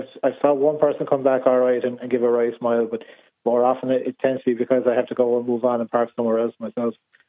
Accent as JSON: {"language": "English", "region": "Connacht", "country": "Ireland", "tie": "born or raised there", "said": "I grew up on the West Coast by the sea, west of Galway City."}